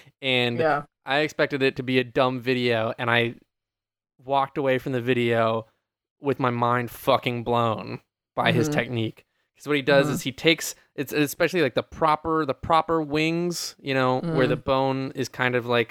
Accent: Kirkland, Washington, United States; at the wing place in my hometown of Kirkland, mm-hmm. Washington

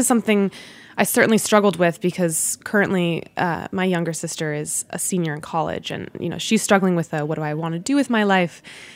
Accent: Washington, District of Columbia, United States; born there; also born or lived in Virginia / New Jersey; now in New York, United States; I was born in Washington, D.C., around Silver Spring, Maryland, and then we moved to Virginia, and then to New Jersey, and then later I moved to New York.

